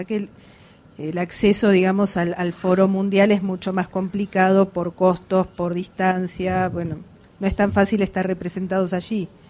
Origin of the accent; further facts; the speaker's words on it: Argentina; de Argentina.